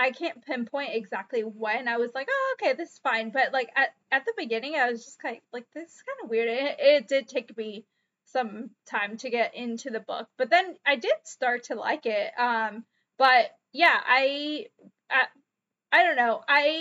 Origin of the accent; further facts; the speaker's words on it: the South, United States; I mean, I'm from the South.